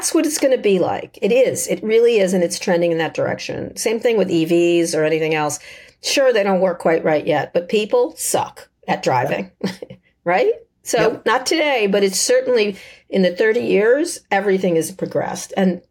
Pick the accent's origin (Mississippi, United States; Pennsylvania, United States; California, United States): Pennsylvania, United States; Philadelphia; born there; I was born in Philly, so sell out Philly.